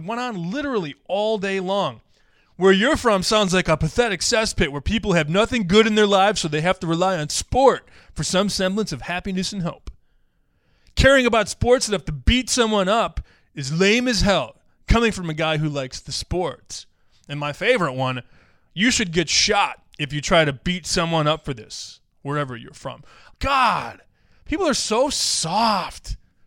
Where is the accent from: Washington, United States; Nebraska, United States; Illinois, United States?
Illinois, United States; Chicago; Where I grew up on the South Side, if you are a Sox fan, you're a Sox fan. If you're a Cub fan, you're a Cub fan.